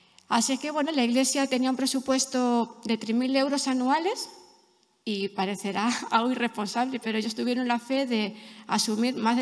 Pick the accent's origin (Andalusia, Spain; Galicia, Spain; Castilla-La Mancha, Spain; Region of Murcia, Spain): Castilla-La Mancha, Spain; now in Molins de Rei, Spain; que es muy diferente a la de Madrid y a la de la Castilla-La Mancha, ¿no? Que es de donde yo soy originalmente.